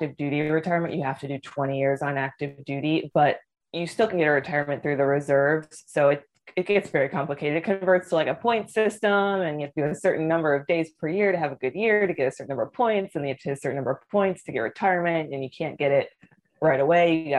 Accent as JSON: {"language": "English", "region": "Midwest", "country": "United States", "tie": "born or raised there", "said": "I wanted to travel all over the world"}